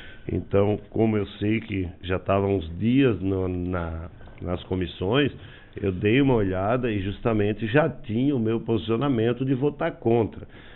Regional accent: Urussanga, Santa Catarina, Brazil; independente de ser situação ou oposição, nós somos de Uruçanga.

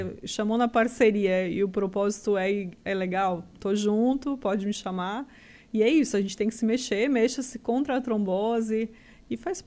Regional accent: Curitiba, Paraná, Brazil; Curitiba, eu sou apaixonada, minha terra natal.

